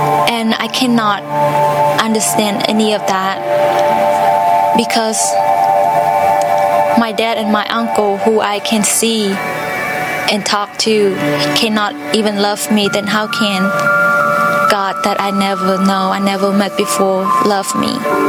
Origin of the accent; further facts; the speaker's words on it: Cambodia; I am from Cambodia. I was born and raised on a boat in a floating village. My family was very poor because both of my parents, they uneducated. Growing up during the genocide, you're in Cambodia during 1975